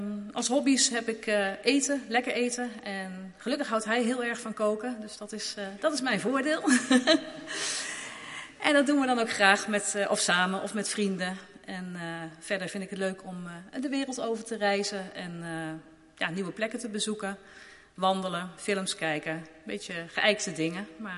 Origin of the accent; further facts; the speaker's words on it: Nieuwegein, Utrecht, Netherlands; Ik ben ooit geboren in Utrecht. Het grootste gedeelte van mijn leven heb ik in Nieuwegein gewoond. Tussendoor nog uitstapje naar de meren. En nu weer terug in Nieuwegein. En daar woon ik samen met mijn partner, Erik